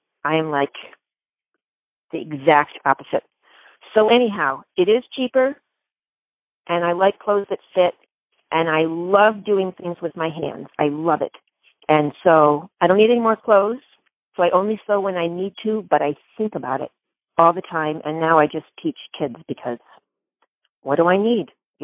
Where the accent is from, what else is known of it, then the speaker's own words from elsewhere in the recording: Massachusetts, United States; I'm from Cape Cod.